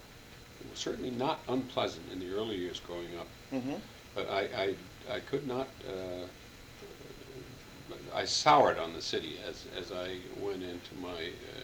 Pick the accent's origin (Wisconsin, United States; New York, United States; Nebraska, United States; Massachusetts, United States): New York, United States; Brooklyn; also born or lived in Queens; I was born in Brooklyn, January 24th, 1934. My mother Jenny and my father Ted. Was raised in Brooklyn or Queens